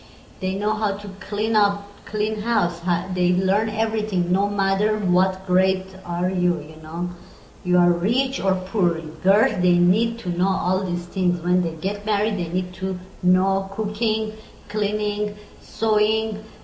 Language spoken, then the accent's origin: English; Tehran, Tehran Province, Iran; English is a second language; moved away as an adult; now in United States; I born in Iran. I raised in Iran. Oh, I moved to United States in 1986. So I'm almost 20 years I'm here. Before I was 5 years in Europe, and then now I'm here.